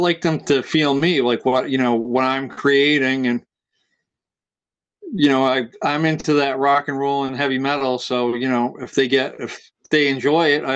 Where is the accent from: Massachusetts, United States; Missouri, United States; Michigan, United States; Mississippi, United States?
Massachusetts, United States; And I'm from Cape Cod, Massachusetts. And I was on the radio for a while.